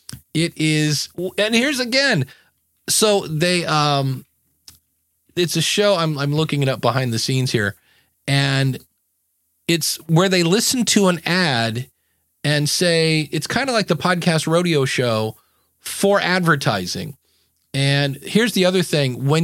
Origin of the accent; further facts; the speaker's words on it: Akron, Ohio, United States; I'm from Akron, Ohio.